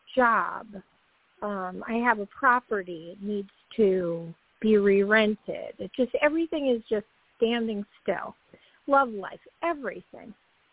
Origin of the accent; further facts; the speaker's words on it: Connecticut, United States; I'm from Connecticut.